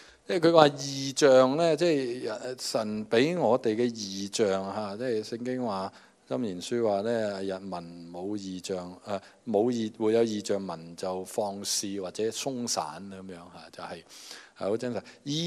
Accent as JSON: {"language": "Cantonese", "region": "Guangdong", "country": "China", "said": "咁我哋廣東人咧就如果你想用廣東話服侍咧"}